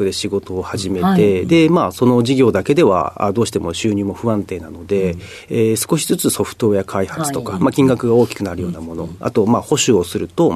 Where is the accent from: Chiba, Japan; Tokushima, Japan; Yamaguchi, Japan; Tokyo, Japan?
Tokyo, Japan; Hachioji; 東京都の八王子市出身になります。